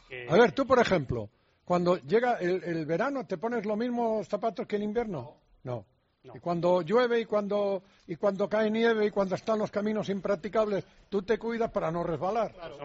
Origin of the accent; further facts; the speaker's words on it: Pontevedra, Galicia, Spain; Bueno, pues vamos, de luego nos vamos a Pontevedra, seguimos en mi tierra.